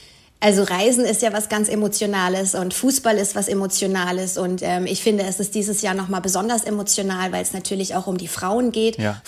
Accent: Germany; Also ich bin jetzt, wie ihr hört, keine Schweizerin, fast. Ich bin Deutsche.

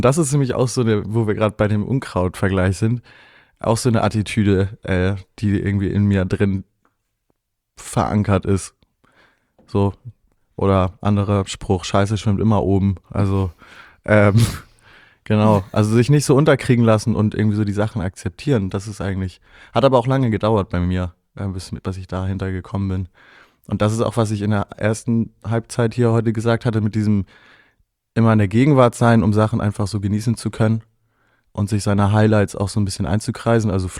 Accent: Volksdorf, Hamburg, Germany; Also Stromzäune gab es bei uns in Volksdorf tatsächlich auch. Also es gab ja so die ersten Weiden.

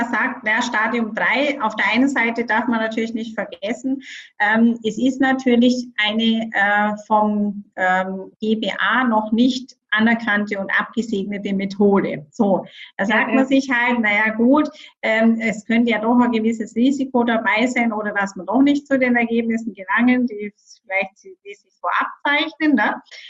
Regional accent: Bavaria, Germany; ich komme ja aus Bayern

